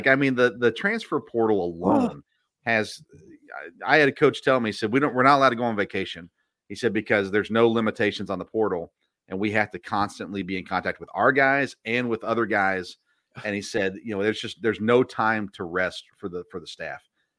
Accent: Nashville, Tennessee, United States; You know, I grew up in Nashville or just south of Nashville, and yet we were never really Titans fans.

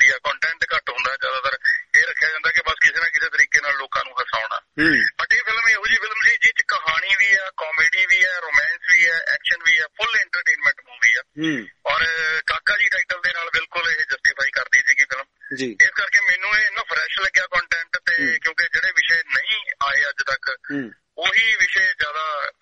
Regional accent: Punjab, India; accent: Malwai; ਮੈਂ ਪਟਿਆਲੇ ਦੇ ਨੇੜੇ, ਮੇਰਾ ਪਿੰਡ ਹੈ, ਸੋ ਮਾਲਵੇ ਤੋਂ ਬਿਲੋਂਗ ਕਰਦਾ

